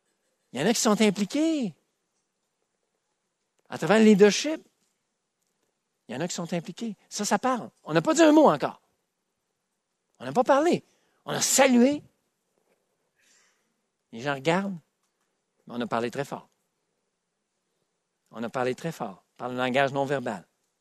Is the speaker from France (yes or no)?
no; Quebec, Canada; Je suis Québécois de souche.